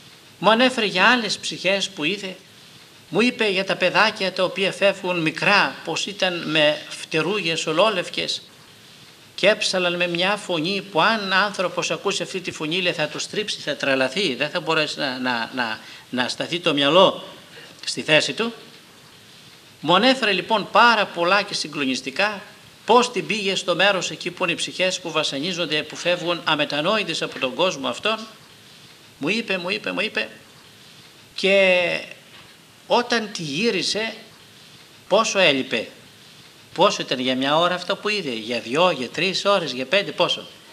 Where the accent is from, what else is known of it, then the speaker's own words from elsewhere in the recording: Agrinio, Western Greece, Greece; είχαμε εκεί στα μέρη μας στο Αγρίνιο